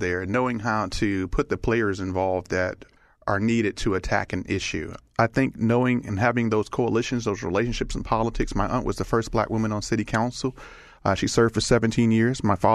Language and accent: English; Atlanta, Georgia, United States; I grew up in Atlanta. My father worked for MARTA. He was director of info systems.